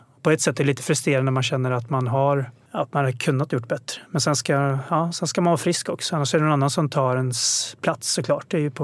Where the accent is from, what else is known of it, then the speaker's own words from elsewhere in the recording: Stockholm, Stockholm County, Sweden; born there; att jag var född i Stockholm